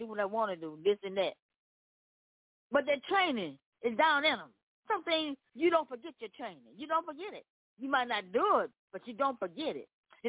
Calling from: Memphis, Tennessee, United States; I'm coming from Memphis, Tennessee.

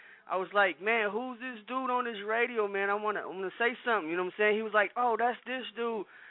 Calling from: Chicago, Illinois, United States; I'm calling from the Chi-Town, Humble Park, bro.

